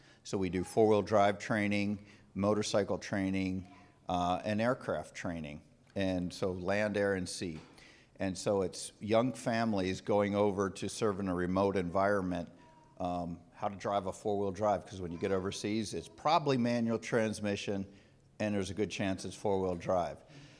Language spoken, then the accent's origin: English; Lititz, Pennsylvania, United States; And so I grew up here in Lititz. My parents had a farm in Mountjoy. I grew up driving tractor before I should have.